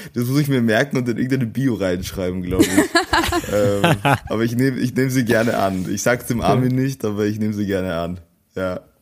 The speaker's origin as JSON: {"language": "German", "region": "Vienna", "country": "Austria", "tie": "born or raised there", "said": "ich tatsächlich sehr, sehr, sehr ein Stadtkind bin und wirklich, ich bin Wiener, also bin in Wien aufgewachsen, in Wien zur Schule gegangen, in Wien geboren und war wirklich immer nur in Wien."}